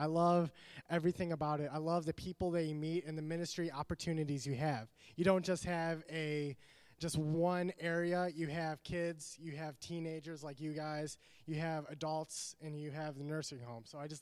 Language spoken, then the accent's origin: English; Cleveland, Ohio, United States; I am from Cleveland, Ohio, so very, very far away from here.